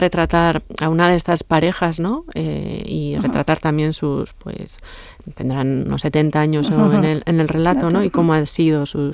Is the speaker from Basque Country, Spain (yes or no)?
yes; Errenteria, Basque Country, Spain; Yo soy de Rentería